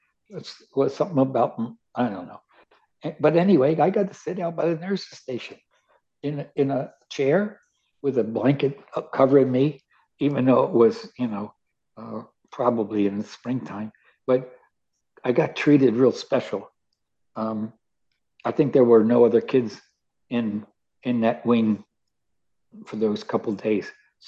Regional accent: Baltimore, Maryland, United States; I grew up in Baltimore in the streets, had a lot of fun, skinned my knee a number of times

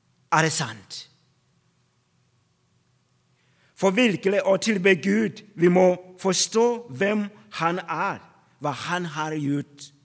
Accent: Tanzania; Norwegian is a second language; now in Norway; Jeg kommer fra Tanzania, et land som vi er veldig høyt prioritert med tilbedelse og med lovsang i kirken eller i menighet.

